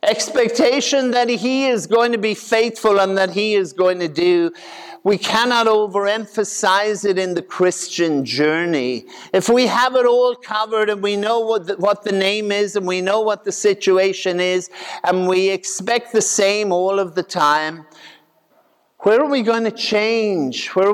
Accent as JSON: {"language": "English", "country": "Ireland", "tie": "born or raised there", "said": "when I was growing up in Ireland, it was very simple."}